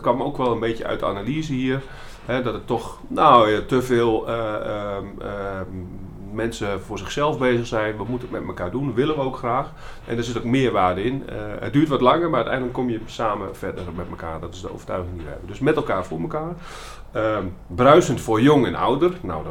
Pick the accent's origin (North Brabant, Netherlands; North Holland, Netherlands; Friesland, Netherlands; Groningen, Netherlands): Groningen, Netherlands; Winsum; centrummanager in Zevenaar. Ik ben 46 jaar, ik kom oorspronkelijk uit Winsum.